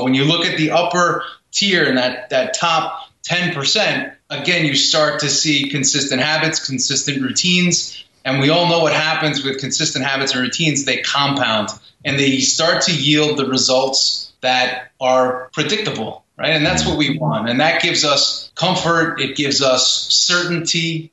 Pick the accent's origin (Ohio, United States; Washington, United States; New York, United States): New York, United States; Because I was a tough guy. I'm from New York, right? We're tough guys.